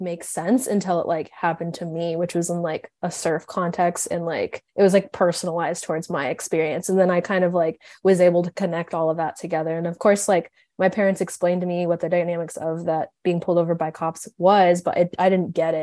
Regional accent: San Clemente, California, United States; For me, like, I already had a context of growing up in San Clemente and seeing a lot of people that didn't look like me in the water.

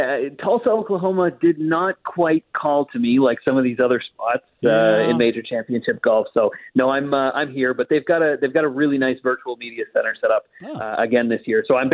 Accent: Toronto, Ontario, Canada; I'm from Toronto

